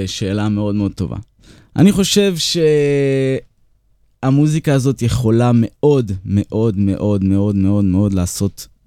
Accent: Urim, Southern District, Israel; also born or lived in Beersheba; אני גדלתי בקיבוץ אורים. בכיתה י' הייתי שם ילד חוץ אחרי שהמשפחה שלי עברה לבאר שבע

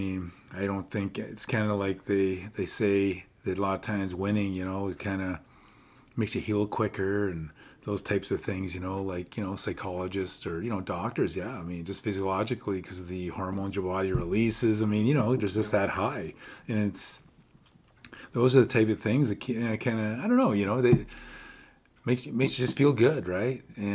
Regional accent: Toronto, Ontario, Canada; I grew up in Toronto. I got family there

